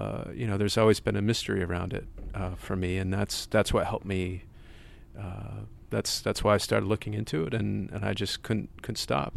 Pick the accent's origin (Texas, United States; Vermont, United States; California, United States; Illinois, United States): Vermont, United States; I'm not. I'm from Vermont, actually.